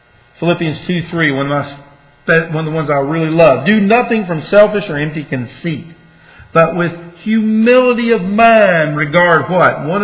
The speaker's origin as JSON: {"language": "English", "region": "the South", "country": "United States", "said": "I am from the South, so I'll try to talk slow."}